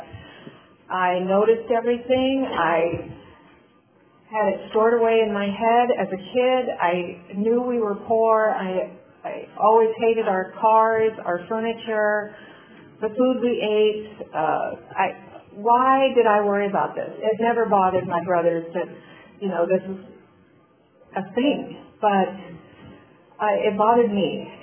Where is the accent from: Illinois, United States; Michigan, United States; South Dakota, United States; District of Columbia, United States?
South Dakota, United States; born there; I grew up, well, I was born in South Dakota, small town in South Dakota.